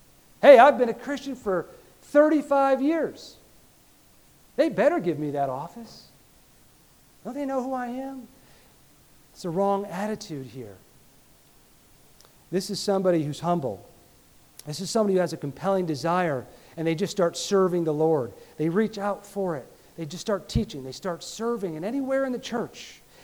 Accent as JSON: {"language": "English", "region": "New York", "country": "United States", "tie": "born or raised there", "said": "I came from New York. That's where I grew up."}